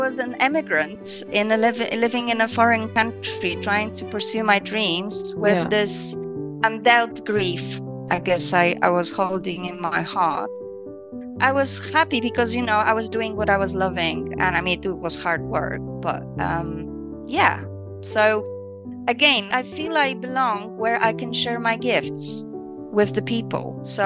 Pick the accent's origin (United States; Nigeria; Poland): Poland; Warsaw, Masovian Voivodeship; also born or lived in England; now in Spain; I am originally from Poland. I currently live in Spain. However, I live majority of my adult life in England. So I traveled a bit, but I am a child of communism. I was brought up in Warsaw.